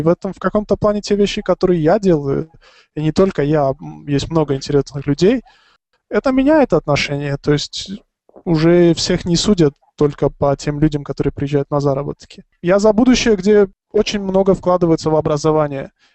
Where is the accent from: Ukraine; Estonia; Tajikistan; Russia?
Tajikistan; я, будучи из Таджикистана, могу делать какие-то интересные вещи